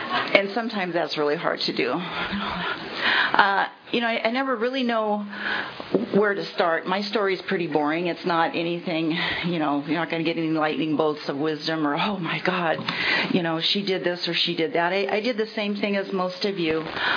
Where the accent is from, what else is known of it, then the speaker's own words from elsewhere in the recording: Firebaugh, California, United States; also born or lived in Madera / Santa Cruz; I was born in Madera, okay? My family had a farming operation out by Firebaugh. So I lived in Firebaugh up until mid-fourth grade.